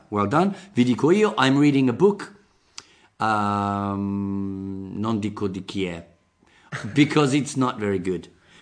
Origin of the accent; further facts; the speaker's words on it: England, United Kingdom; Italian is a second language; magari perché sono inglese, non lo so, perché noi abbiamo questi strani cose.